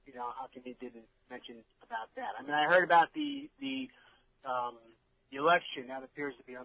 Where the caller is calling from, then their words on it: Port Jefferson Station, New York, United States; Right now, I'm in Port Jefferson Station, so that means you guys are really getting out there.